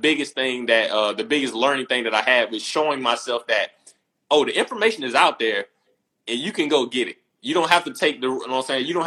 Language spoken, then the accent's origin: English; the South, United States; I'm from the South once again, so we got all these sayings.